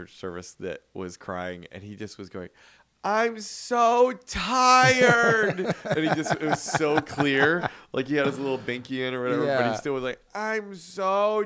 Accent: Chicago, Illinois, United States; When I grew up in Chicago, the church that I went

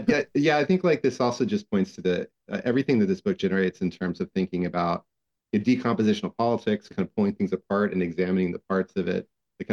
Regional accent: Houston, Texas, United States; I grew up in Houston, as you know, and I didn't even apply to Rice.

